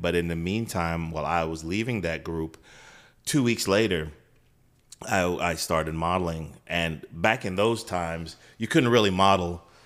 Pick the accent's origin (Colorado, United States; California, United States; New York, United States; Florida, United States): New York, United States; Brooklyn; And I was living in New York. I'm from Brooklyn.